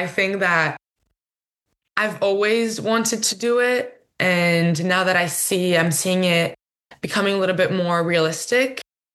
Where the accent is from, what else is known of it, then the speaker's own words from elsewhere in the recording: Toulouse, Occitania, France; English is a second language; I'm not from Paris. Most of my family is in Toulouse in the south where I grew up